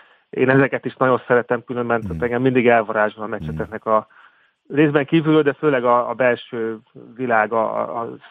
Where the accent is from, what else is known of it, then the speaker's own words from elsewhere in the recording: Hungary; ha mi magyarként vagyunk ott, és beszélgetünk, akkor nagyon barátságosak